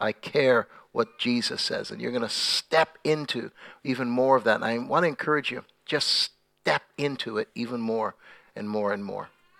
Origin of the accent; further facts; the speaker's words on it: Toronto, Ontario, Canada; So my role at our church in Toronto, I'm from Toronto.